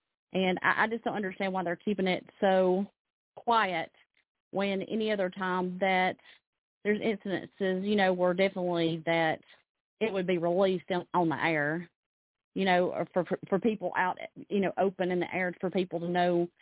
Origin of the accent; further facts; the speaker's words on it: Alabama, United States; now in Nashville, United States; Well, I live in the Nashville, Tennessee area, but I am originally from Alabama.